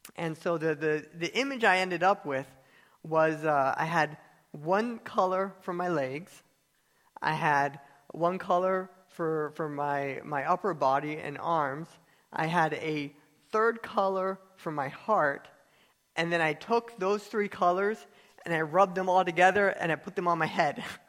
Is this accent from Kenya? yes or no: yes; Kenya; born there; I was born in Kenya, Africa, on the mission field.